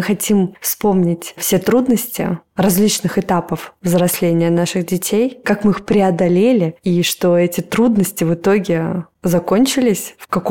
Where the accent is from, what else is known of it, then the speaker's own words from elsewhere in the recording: Moscow, Russia; И мы из Москвы.